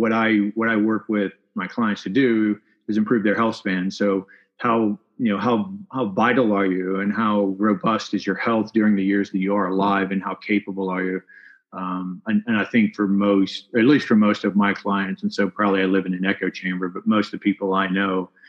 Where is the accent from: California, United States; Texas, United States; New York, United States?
Texas, United States; I grew up in Texas, joined the military right out of high school, became a Navy SEAL